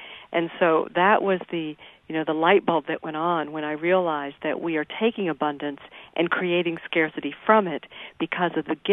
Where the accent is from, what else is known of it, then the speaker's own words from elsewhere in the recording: Fort Worth, Texas, United States; I grew up in Cowtown, Fort Worth, Texas. Drove by the stockyards.